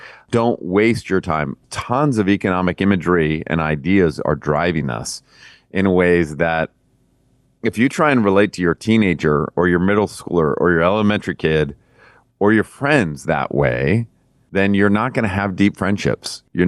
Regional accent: United States; I'm an American through and through

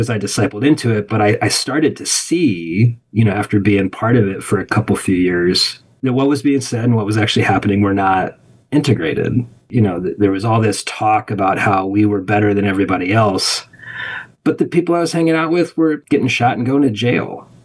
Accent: United States; especially as an American who's constantly under the influence of production and productivity and entrepreneurialism

